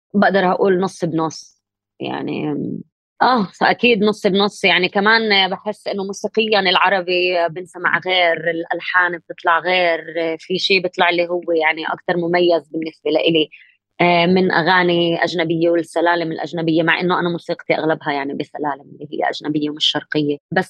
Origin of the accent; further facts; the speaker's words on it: Haifa, Haifa District, Israel; انا من حيفا فلسطينية حاملة هوية إسرائيلية موجودة بسيستم جدا جدا معقد، وكمان هذا الشيء بحيفا كمان لأنه مدينة مختلطة